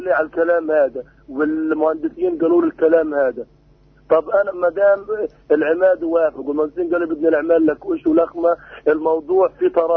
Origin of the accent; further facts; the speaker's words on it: Gaza, Gaza Strip, Palestine; للنائب العام عندنا في غزة